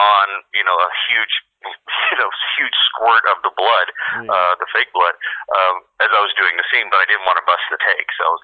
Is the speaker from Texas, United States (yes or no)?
yes; Texas, United States; Like, I grew up in Texas, and so, like, the police in Texas kind of have that sort of calm, you know, good old boyness to them